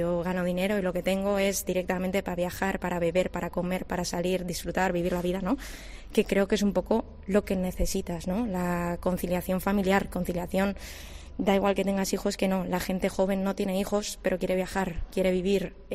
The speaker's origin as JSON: {"language": "Spanish", "town": "Madrid", "region": "Community of Madrid", "country": "Spain", "lives_now": "San Sebastián, Spain", "said": "No, vine, o sea, soy de Madrid, uh-huh. Vine aquí hace 4 años"}